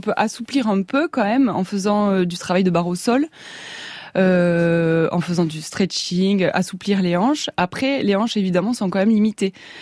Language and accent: French; Toulouse, Occitanie, France; parce que je suis de Toulouse.